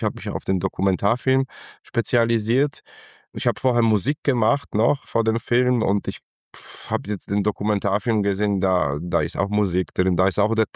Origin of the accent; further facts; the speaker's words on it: Upper Silesia, Poland; Ich komme aus Oberschlesien. Und der ist leider gestorben, bevor ich geboren bin. Ich bin 76 geboren